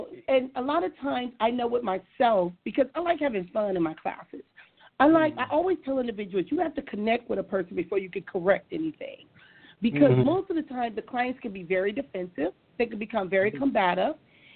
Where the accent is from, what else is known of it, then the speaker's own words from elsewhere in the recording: Compton, California, United States; I grew up in Compton, California, and growing up in Compton, alcohol was practically everywhere because there was a liquor store on every corner.